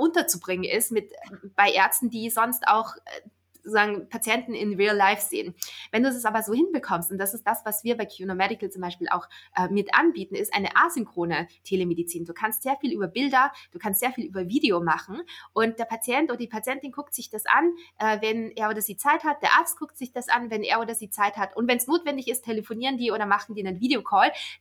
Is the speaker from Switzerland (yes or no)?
no; Linz, Upper Austria, Austria; also born or lived in Vienna / New York / China; now in Germany; Also ich bin eine waschechte Österreicherin, also eigentlich eine Linzerin in Oberösterreich geboren und aufgewachsen. Und ich sage nach wie vor, Wien ist meine Lieblingsstadt. Ich habe echt schon an vielen Orten auf dieser Welt gelebt. New York, China, Australien, auch jetzt in Deutschland